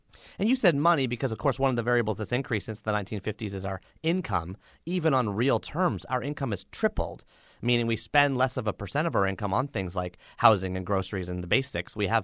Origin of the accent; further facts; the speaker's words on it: Canada; And yes, I'm from Canada, so my examples are all hockey.